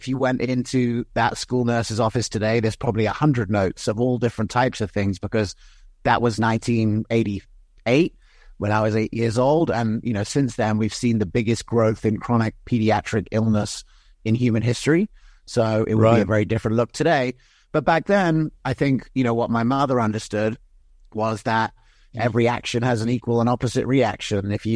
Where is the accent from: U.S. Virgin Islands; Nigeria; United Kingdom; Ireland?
United Kingdom; England; also born or lived in United States; both the NHS and England where I grew up and in America where I was born